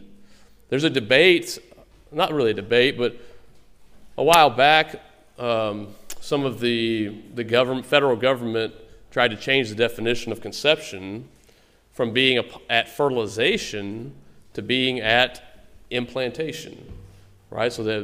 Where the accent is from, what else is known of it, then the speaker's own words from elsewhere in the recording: Texas, United States; Many states already have personhood in that sense, that it's defined at fertilization, like my home state, Texas, and many other states.